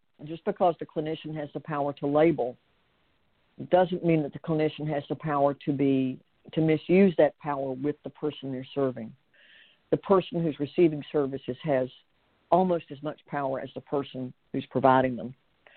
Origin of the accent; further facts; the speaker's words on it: United States; And that's not a country I grew up in, nor is a country that I'm comfortable in at this time.